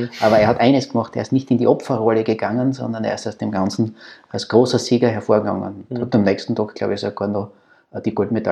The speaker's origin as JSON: {"language": "German", "country": "Austria"}